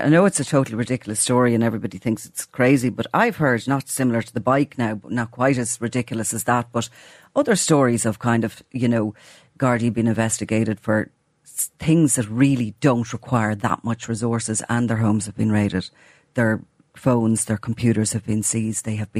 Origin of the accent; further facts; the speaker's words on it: Ireland; I think we like a little bit of that as the Irish, considering it's Patrick's Day.